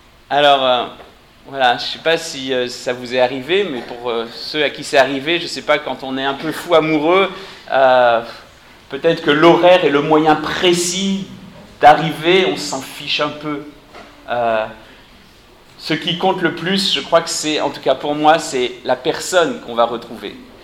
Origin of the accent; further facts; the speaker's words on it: France; now in Düsseldorf, Germany; Moi je suis venu de Düsseldorf en Allemagne, pour ceux qui ne me connaissent pas, mais je suis français.